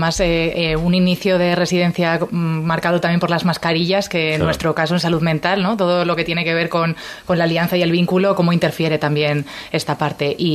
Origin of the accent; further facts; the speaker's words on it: Navarre, Spain; Yo en mi caso vengo de Navarra.